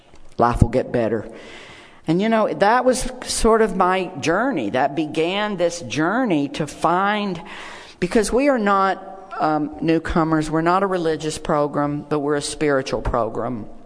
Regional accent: Deep South, United States; I had a secret growing up in the Deep South.

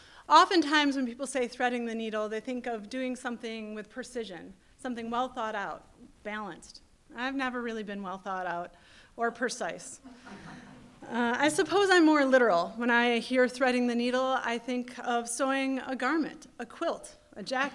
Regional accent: Chicago, Illinois, United States; I grew up in Chicago, surrounded by millions of people.

